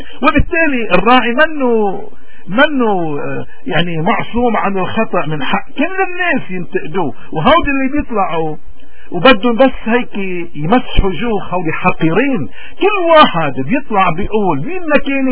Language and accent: Arabic; Lebanon; على فكرة صار عندنا بلبنان مليون لاجئ، مليون سوري، ونحن 4.5 ملايين